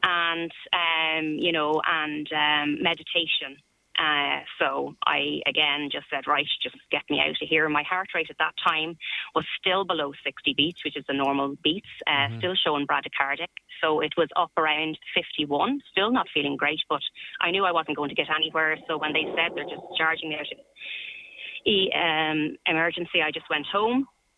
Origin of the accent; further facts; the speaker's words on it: Dublin, Leinster, Ireland; I'm originally from Dublin